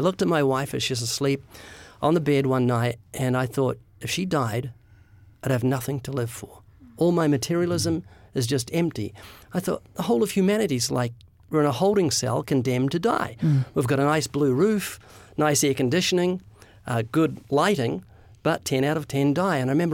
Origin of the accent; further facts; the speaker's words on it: United States; I've learned that we as an American people are falling into the same pitfalls that Israel did.